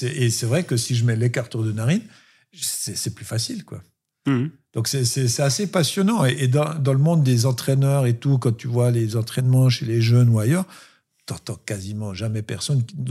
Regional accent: Bourgogne-Franche-Comté, France; Moi, je viens de la campagne du Jura, le bon sens paysan.

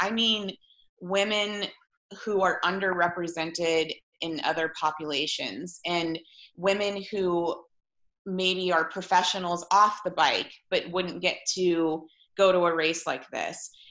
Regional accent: Whitefish, Montana, United States; I grew up in Whitefish, and I had very humble background, and I come from a family that was, you know, financially disadvantaged.

